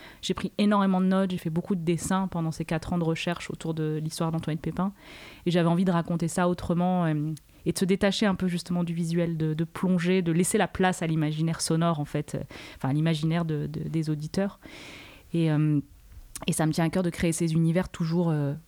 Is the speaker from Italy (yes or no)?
no; Provence-Alpes-Côte d'Azur, France; now in Marseille, France; j'ai grandi dans les Hautes-Alpes, j'en suis partie pour venir à la grande ville de Marseille. Ça fait 19 ans que j'habite à Marseille.